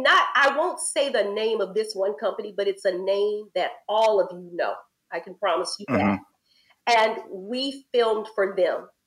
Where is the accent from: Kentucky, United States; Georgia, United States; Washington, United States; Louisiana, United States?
Louisiana, United States; You know, I grew up in Louisiana. My mama took us places, but in the States, we didn't travel internationally.